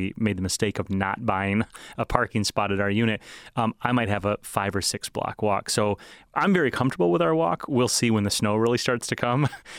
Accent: Kalamazoo, Michigan, United States; when I was growing up around the Kalamazoo area

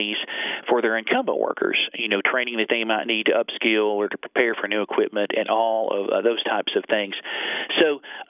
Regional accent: Ashland, Kentucky, United States; Well, I am an Ashland native, and I grew up in Boyd County, graduated from Boyd County High School back in 1986.

